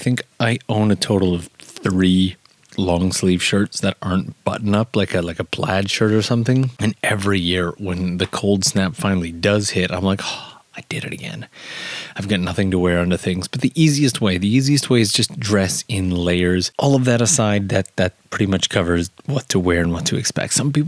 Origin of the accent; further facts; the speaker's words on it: Canada; Like for me as a Canadian, any one of those is t-shirt weather.